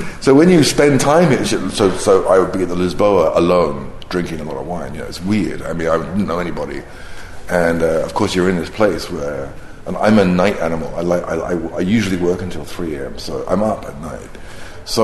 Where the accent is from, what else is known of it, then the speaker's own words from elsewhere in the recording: United Kingdom; Like the British and Hong Kong, because I'm British.